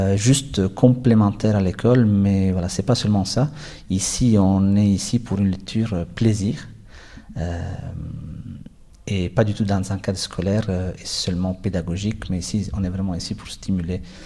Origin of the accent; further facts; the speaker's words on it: Italy; French is a second language; je suis italien. Et donc, je travaille ici en tant que bibliothécaire à la bibliothèque de Saint-Jos, à la bibliothèque publique de Saint-Jos-Tenaud.